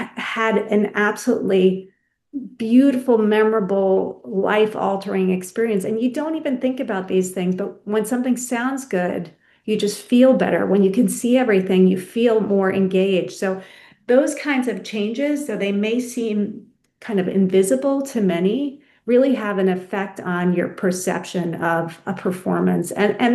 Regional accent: Freeport, New York, United States; I'm from Freeport, New York. My dad was a boat builder

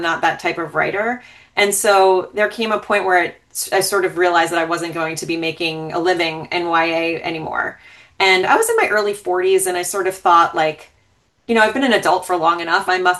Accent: New Jersey, United States; So I grew up in North Jersey, where I still live now. I live about 5 miles from where I grew up, which is, you know, I've never lived outside of New Jersey.

